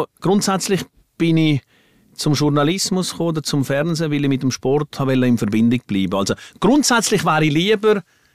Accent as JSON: {"language": "German", "town": "Raron", "region": "Valais", "country": "Switzerland", "tie": "born or raised there", "said": "weil halt im Dorf, wo ich aufgewachsen bin, in Raron, da war der Fußball König gewesen."}